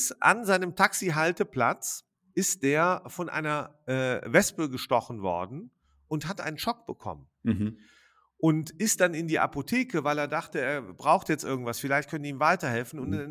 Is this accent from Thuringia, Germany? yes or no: no; North Rhine-Westphalia, Germany; born there; ich komme aus der Nähe von Jülich gebürtig. Ja, da brauchst du eine Stunde nach Düsseldorf, eine Stunde nach Köln und eine halbe Stunde nach Aachen.